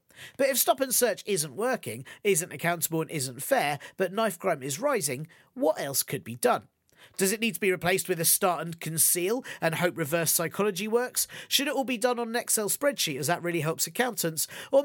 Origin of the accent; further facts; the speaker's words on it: London, United Kingdom; Where I grew up in North London